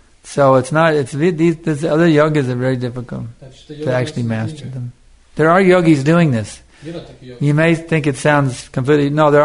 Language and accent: English; Texas, United States; but I'm from Texas, and we have to have air conditioning to make it through the summer down there.